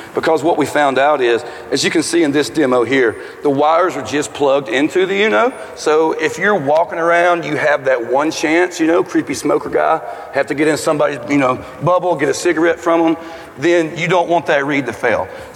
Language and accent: English; Alabama, United States; I'm from Alabama.